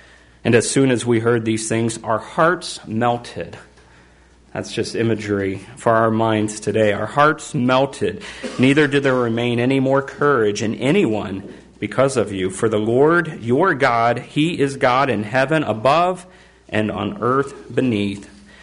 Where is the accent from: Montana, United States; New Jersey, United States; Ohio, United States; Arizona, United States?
Ohio, United States; Cincinnati; Growing up in Cincinnati, there was lots of rivers around. And every spring, those rivers often would flood. Even the Ohio River would flood.